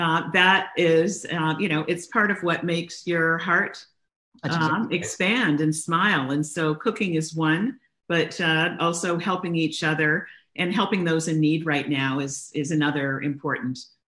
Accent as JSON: {"language": "English", "town": "London", "region": "Ontario", "country": "Canada", "said": "I am a girl from London, Ontario, Canada"}